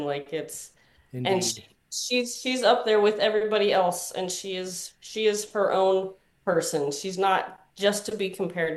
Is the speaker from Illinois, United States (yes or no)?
no; Colorado, United States; I'm from Colorado